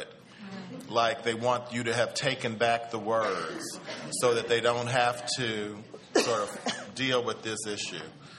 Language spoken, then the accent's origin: English; California, United States; I'm from California, so you understand that I know how it impacts us in California.